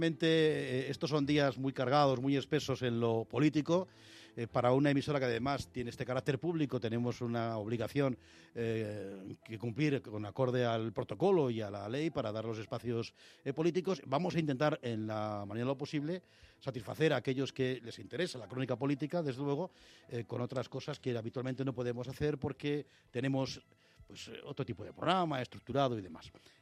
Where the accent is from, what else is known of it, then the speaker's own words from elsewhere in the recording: Madrid, Community of Madrid, Spain; yo también soy de Madrid, pero a mí me nacieron en Madrid un 2 de mayo